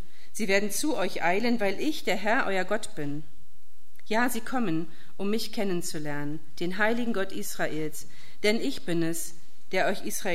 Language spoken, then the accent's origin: German; East Germany, Germany; Ich kenne es gut aus meiner Kindheit in der DDR, da gab es so Schlangen.